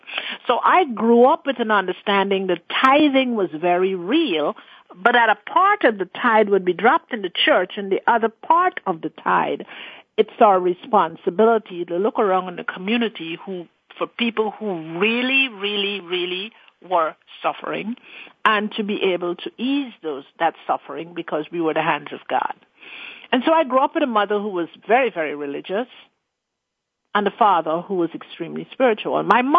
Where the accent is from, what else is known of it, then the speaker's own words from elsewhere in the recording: Guyana; born there; I was born in Guyana, South America